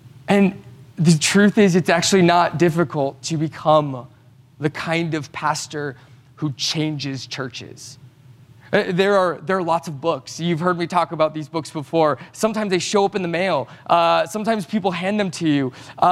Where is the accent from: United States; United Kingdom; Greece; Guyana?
United States; Livermore, California; I'm from Livermore.